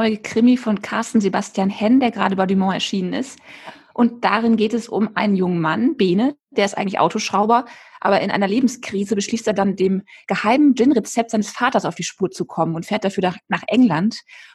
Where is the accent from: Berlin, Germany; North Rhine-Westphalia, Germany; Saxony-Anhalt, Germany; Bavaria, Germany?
North Rhine-Westphalia, Germany; Dormagen; zum Beispiel auch meine Heimatstadt Dormagen